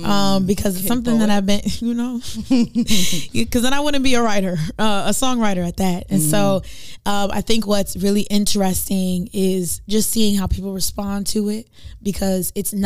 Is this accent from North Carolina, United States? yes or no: no; Pawtucket, Rhode Island, United States; I'm from Pawtucket, born and raised, and it's been a blast being an artist and coming into my artistry.